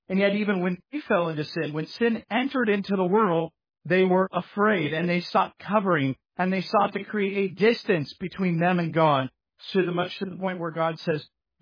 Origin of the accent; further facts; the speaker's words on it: Pottstown, Pennsylvania, United States; I actually want to specifically speak about my hometown